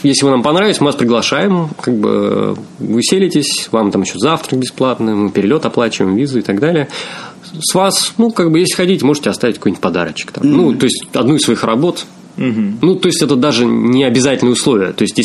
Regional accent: Russia; Я как русский художник, вроде как из России

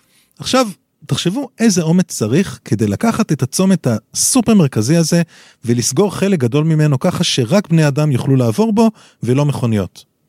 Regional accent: Jerusalem, Jerusalem District, Israel; בתור נער ירושלמי אני זוכר שכשרצינו לצאת לאנשהו היינו יורדים למדרחוב

